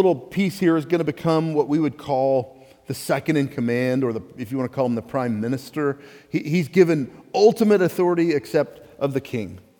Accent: Texas, United States; I'm sure there's a cooler way to say it, but I'm from Texas, so we say Agag, okay?

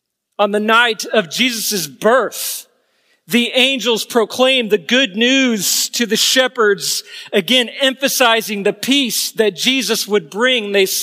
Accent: Kansas City, Missouri, United States; I'm from Kansas City, the home of your Super Bowl champion, Kansas City Chiefs.

